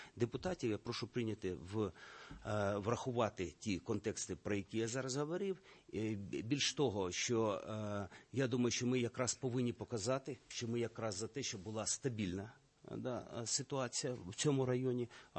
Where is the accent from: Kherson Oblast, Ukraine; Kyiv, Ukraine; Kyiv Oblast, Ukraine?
Kherson Oblast, Ukraine; Kherson; Я з Херсона, ви знаєте, я там живу з 57-го року. Я не змінював місця свого життя